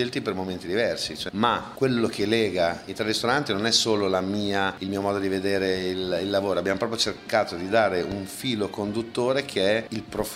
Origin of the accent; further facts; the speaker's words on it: Bologna, Emilia-Romagna, Italy; io, in particolar modo da bolognese, ho sempre avuto a cuore il territorio in tutte le sue sfaccettature